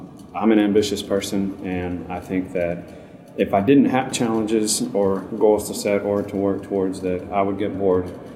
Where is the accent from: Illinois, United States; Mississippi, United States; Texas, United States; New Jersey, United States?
Texas, United States; I'm from Texas, so I enjoyed being there.